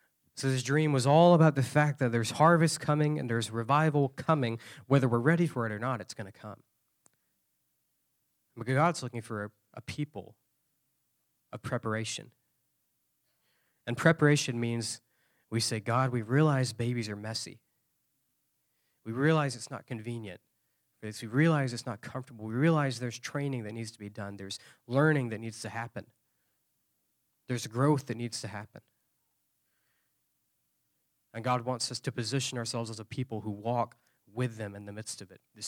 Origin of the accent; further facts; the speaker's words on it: Georgia, United States; I was ministering in my home state of Georgia.